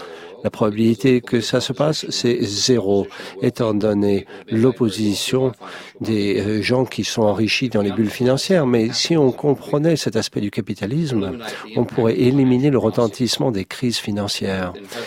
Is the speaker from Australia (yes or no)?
yes; Australia; French is a second language; ça ne s'applique pas chez moi en Australie